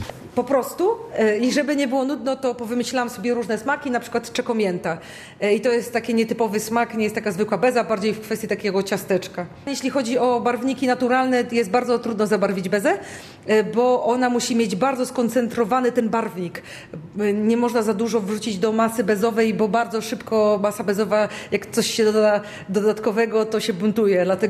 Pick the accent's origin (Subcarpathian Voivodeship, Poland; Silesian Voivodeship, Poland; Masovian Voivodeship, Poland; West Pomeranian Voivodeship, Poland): West Pomeranian Voivodeship, Poland; Szczecin; Jestem naprawdę szczecinianką, na pasztecikach wychowana.